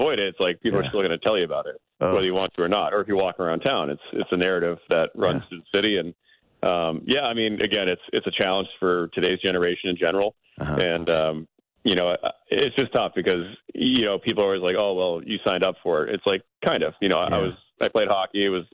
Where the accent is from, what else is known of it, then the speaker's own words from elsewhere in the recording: Boston, Massachusetts, United States; Like, I'm a guy from Boston.